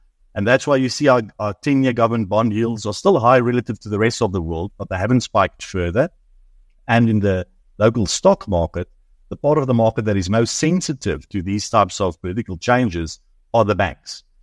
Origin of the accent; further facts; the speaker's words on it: South Africa; I think as South African investors, again, it makes sense to take some money offshore